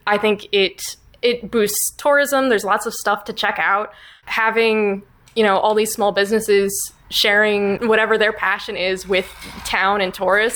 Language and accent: English; Philadelphia, Pennsylvania, United States; I'm from the Philly area originally, and so I'm very much used to New York style pizza.